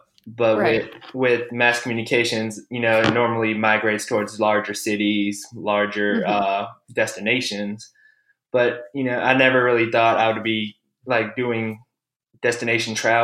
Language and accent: English; Brooklyn, New York, United States; now in Spartanburg, United States; Originally, before I moved to Spartanburg, I was from Brooklyn, New York. So it's definitely a long drive down here.